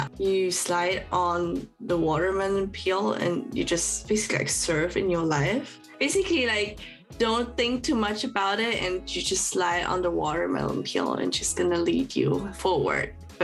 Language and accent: English; Switzerland; So I like grew up in Switzerland and I spent there like 10 years of my life. Growing up in Switzerland as an immigrant is the same as everyone else, you know, growing up in a foreign country.